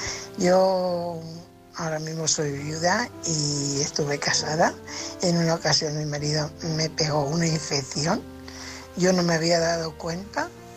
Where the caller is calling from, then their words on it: Fuenlabrada, Community of Madrid, Spain; Soy corresponsal de Fuenlabrada